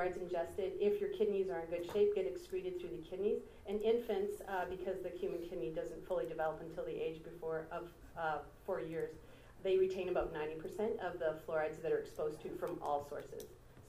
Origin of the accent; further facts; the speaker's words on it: Ontario, Canada; I come from Oxford County. We're 100% groundwater dependent. We were naturally high in fluoride, and we have some of the worst health outcomes in all of Canada